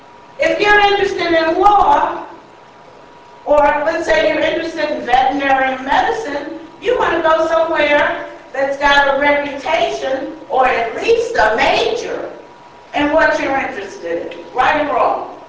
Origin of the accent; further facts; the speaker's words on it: New York City, New York, United States; I came from New York City, where nobody owns, you know, even adults don't own cars.